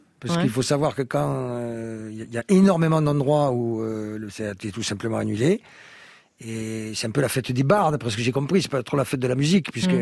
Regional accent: La Ciotat, Provence-Alpes-Côte d'Azur, France; Je suis de la Ciotat.

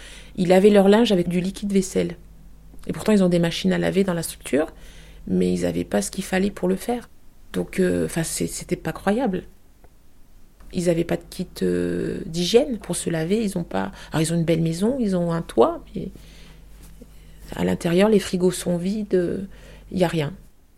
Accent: Île-de-France, France; je suis de Seine-et-Marne et j'habite proche de Couvray.

